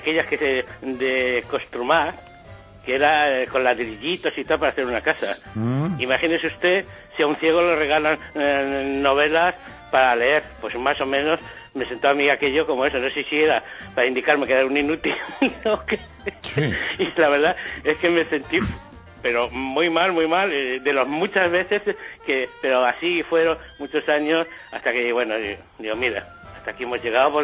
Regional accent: Ciudad Real, Castilla-La Mancha, Spain; now in Catalonia, Spain; Aunque yo soy de Ciudad Real, viviendo en Cataluña

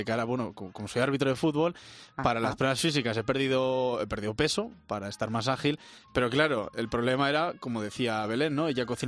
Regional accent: Bilbao, Basque Country, Spain; De Bilbao.

